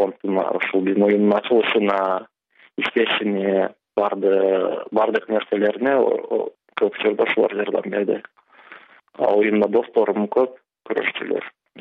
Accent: Nookat, Osh Region, Kyrgyzstan; moved away as an adult; also born or lived in Kobzhar; now in Novosibirsk, Russia; Ош областынын Малтак районунун Кобжар айылында төрөлгөнмүн. Нокатта болуп чоңоюп, Оштоо технологиялык университетте окуганмын. Анан эл катар эле ушул Россияга Новосибирск шаарына 2006-жылы иштеген келгенмин.

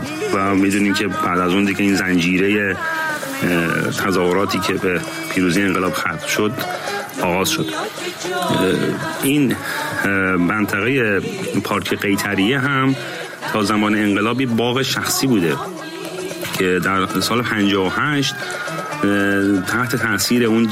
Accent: Iran; moved away; شاید 20 چند سال پیش که من از ایران بیرون اومدم،

